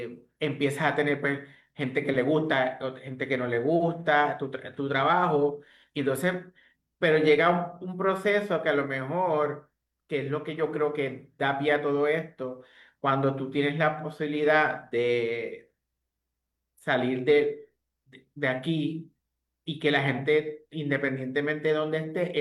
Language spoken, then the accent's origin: Spanish; Puerto Rico; nosotros como puertorriqueños, cuando nos organizamos